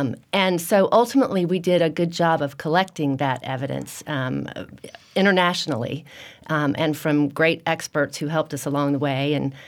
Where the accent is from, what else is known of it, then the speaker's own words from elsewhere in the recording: Tallahassee, Florida, United States; Well, I grew up in Tallahassee, and I kind of thought, well, maybe that might be a little bit hot.